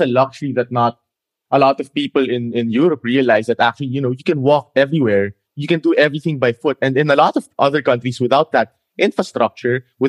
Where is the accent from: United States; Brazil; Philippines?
Philippines; Like I come from the Philippines, but obviously traffic in Manila is a lot worse